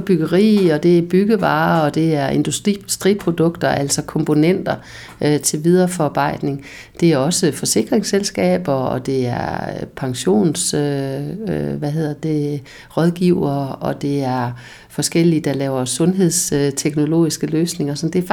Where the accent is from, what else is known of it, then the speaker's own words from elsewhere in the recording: Jutland, Denmark; now in Dragør, Denmark; jeg bor her jo selv privat og har boet her siden 2002, og jeg er faldet rigtig godt til i Dragør. Jeg kommer oprindeligt fra Jylland